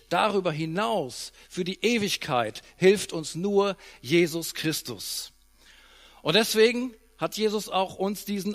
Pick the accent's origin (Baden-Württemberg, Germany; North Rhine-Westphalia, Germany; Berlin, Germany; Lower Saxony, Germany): Lower Saxony, Germany; Ich bin Ostfriese, Rheiderländer dazu.